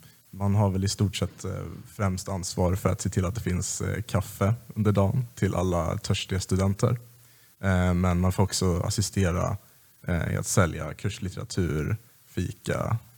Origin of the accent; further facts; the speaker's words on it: Vingåker, Södermanland, Sweden; Om det är någon som vet vad Vingåker är så är det Propster, men de flesta har ingen aning. Det är i alla fall en liten håla i Sörmland. Så att komma hit till Uppsala och läsa juridik var ju som att komma till värsta storstan.